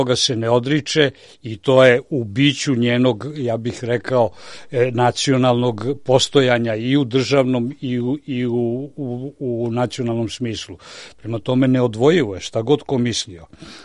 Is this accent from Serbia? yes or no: yes; Serbia; Kod nas u Srbiji